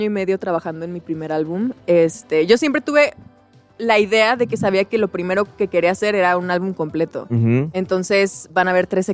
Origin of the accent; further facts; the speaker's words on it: Ciudad Juárez, Chihuahua, Mexico; yo soy de Ciudad Juárez.